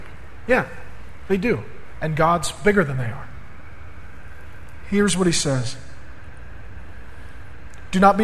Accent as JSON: {"language": "English", "town": "Grand Forks", "region": "North Dakota", "country": "United States", "lives_now": "Seattle, United States", "said": "Right, I came from Grand Forks, North Dakota. There's nothing there but red potatoes, rednecks, country music, and misery."}